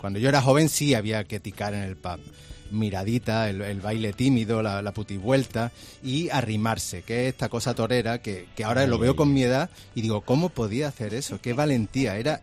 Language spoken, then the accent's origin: Spanish; Córdoba, Andalusia, Spain; Pero claro, yo soy de Córdoba. Un ático en Córdoba es una fondí.